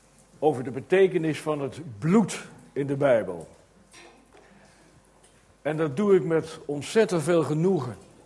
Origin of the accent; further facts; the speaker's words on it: Kampen, Overijssel, Netherlands; wij komen uit Kampen